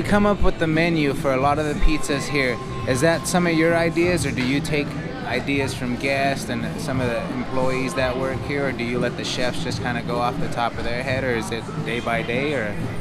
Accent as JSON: {"language": "English", "region": "California", "country": "United States", "said": "You know, I'm a chef from California."}